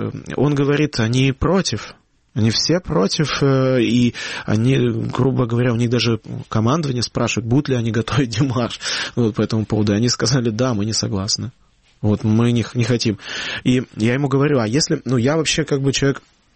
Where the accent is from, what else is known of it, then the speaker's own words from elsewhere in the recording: Yevpatoria, Crimea, Ukraine; евпаторийский, я крымский украинец.